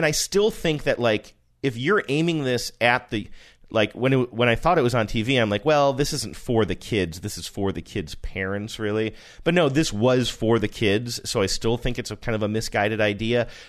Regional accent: Valley City, Ohio, United States; I went to a small-town family doc when I was growing up in Valley City, Ohio.

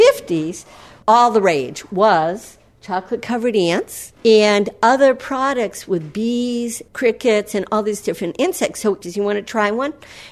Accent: Massachusetts, United States; I grew up in Massachusetts, and they're a real part of my history

